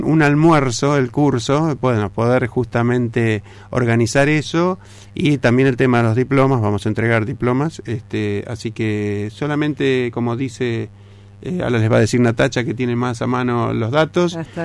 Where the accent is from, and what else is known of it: Argentina